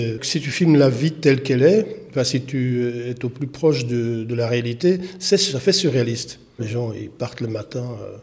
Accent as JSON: {"language": "French", "town": "Harelbeke", "region": "Flanders", "country": "Belgium", "said": "je suis de Harlebeek, en Flandre occidentale."}